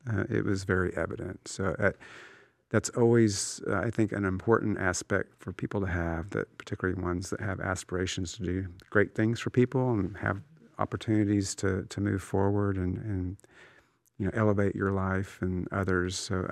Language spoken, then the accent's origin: English; Houston, Texas, United States; also born or lived in Dallas; And see, that's the thing about living in Texas. You know, I grew up in Houston.